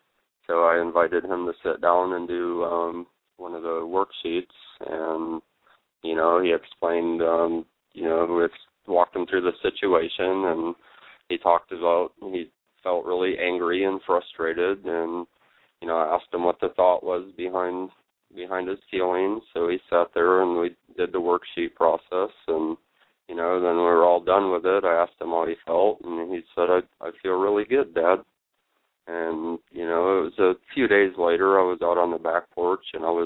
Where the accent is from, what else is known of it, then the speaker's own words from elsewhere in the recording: Lansing, Michigan, United States; it's been interesting since I've been back here in my hometown of Lansing